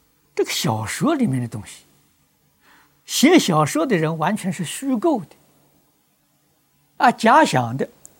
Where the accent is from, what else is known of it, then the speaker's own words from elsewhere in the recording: Fujian, China; 我小时候在福建念书